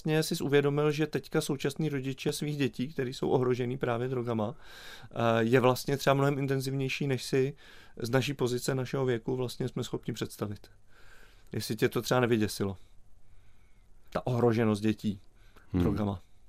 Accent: Karviná, Moravian-Silesian Region, Czechia; já jako rodák z Karviné a Zavířova musím říct

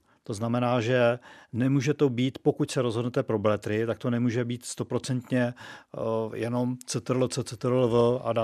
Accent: České Budějovice, South Bohemian Region, Czechia; protože jsem z Českých Budějovic

